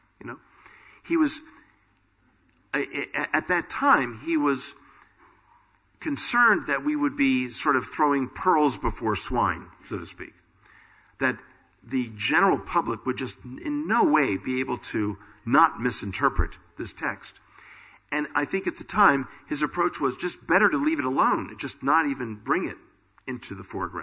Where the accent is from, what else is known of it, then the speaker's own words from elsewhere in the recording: United States; First, you'll forgive me that I'm American, right?